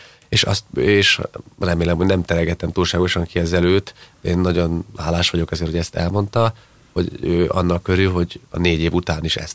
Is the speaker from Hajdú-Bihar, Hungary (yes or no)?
yes; Debrecen, Hajdú-Bihar, Hungary; Igen, debreceni vagyok, ott születtem, és ott is tanultam